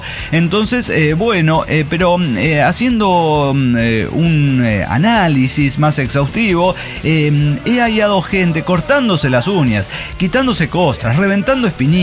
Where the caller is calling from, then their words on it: Guadalajara, Jalisco, Mexico; de Guadalajara.